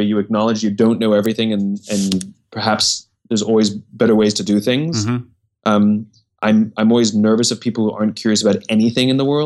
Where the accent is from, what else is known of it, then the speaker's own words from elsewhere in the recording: England, United Kingdom; born there; I was born in England. Mm-hmm. and lived all over the world, lived on 4 continents by the age of 10 years old